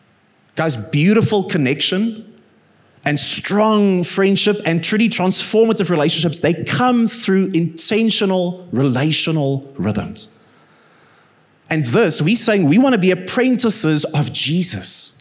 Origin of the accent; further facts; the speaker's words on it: Bloemfontein, Free State, South Africa; I grew up in Bloem, so you need the ocean for your soul to rest.